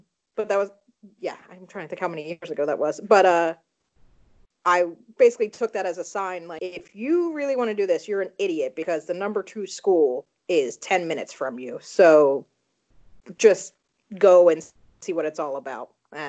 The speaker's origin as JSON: {"language": "English", "town": "Philadelphia", "region": "Pennsylvania", "country": "United States", "said": "I'm from Philly."}